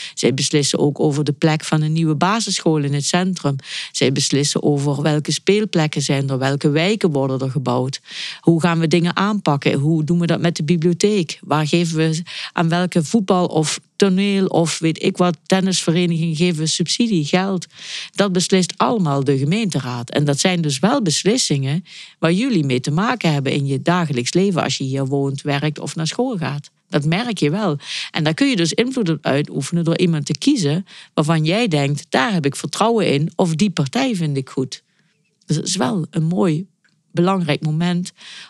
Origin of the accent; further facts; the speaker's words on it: Kerkrade, Limburg, Netherlands; En ik ben 53 jaar geleden geboren in Kerkrade. Hier, er was toen nog een ziekenhuis. En ik ben opgegroeid in Nulland, Pleierheide. En ik woon nu, sinds ik burgemeester ben, weer in Kerkrade.